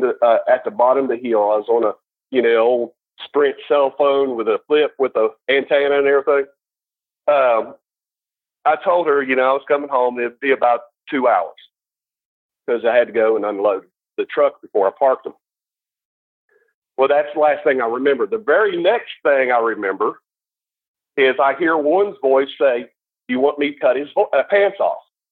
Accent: West Virginia, United States; I mean, I'm from West Virginia, home of the almost heaven, West Virginia, right?

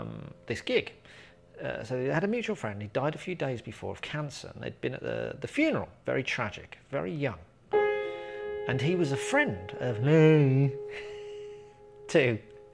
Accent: Birmingham, West Midlands, United Kingdom; And I was born in the in Birmingham, in the UK, and went to school there.

